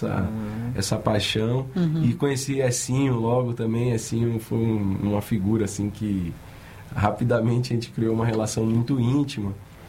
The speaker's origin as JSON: {"language": "Portuguese", "region": "São Paulo", "country": "Brazil", "said": "eu sou paulista, né? Eu sou de São Paulo, moro na Bahia, esse ano eu faço 10 anos, tá, em dezembro."}